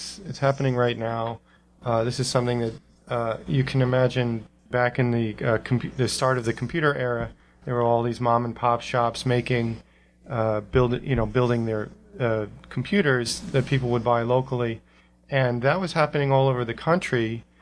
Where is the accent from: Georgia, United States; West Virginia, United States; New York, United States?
New York, United States; from Long Island.